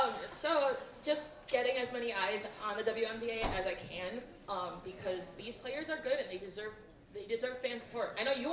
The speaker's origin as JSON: {"language": "English", "town": "Milwaukee", "region": "Wisconsin", "country": "United States", "tie": "born or raised there", "said": "I was born and raised in Milwaukee. I went to school in Madison, Go Badgers."}